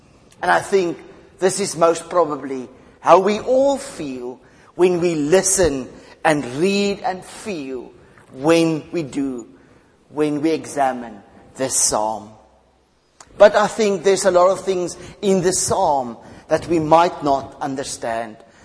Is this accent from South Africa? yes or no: yes; North West, South Africa; As you all know, I grew up in South Africa, in the province of Western Transvaal. It's also called the Flatland.